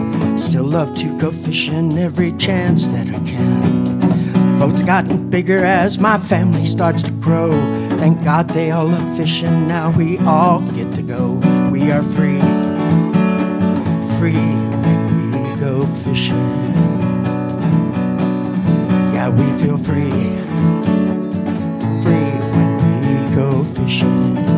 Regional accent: Lakeland, Florida, United States; I grew up in Central Florida.

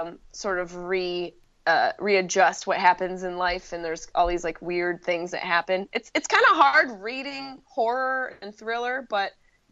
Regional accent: Syracuse, New York, United States; accent: Syracuse; Yeah, upstate New York. Can you hear it? I have a little Syracuse accent

